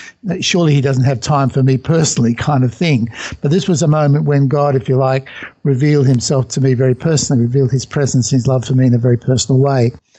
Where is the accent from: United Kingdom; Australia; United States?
Australia; Sydney, New South Wales; I grew up in Sydney, and my mother and father are both Catholic, and I attended Catholic schools right through my education.